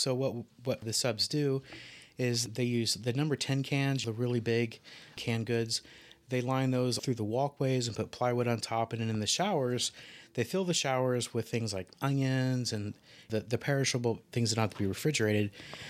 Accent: Vincennes, Indiana, United States; No, actually, I come from Indiana, down in the southern part, in a little town called Vincennes.

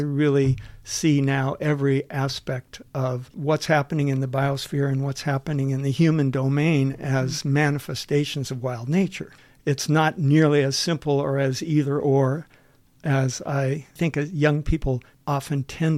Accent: Washington, United States; growing up in Puget Sound, I wasn't in a family that liked to fish.

